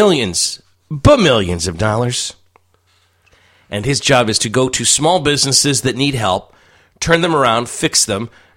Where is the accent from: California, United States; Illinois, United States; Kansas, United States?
Illinois, United States; Chicago; I never mention that I'm from Chicago. I never bring it up.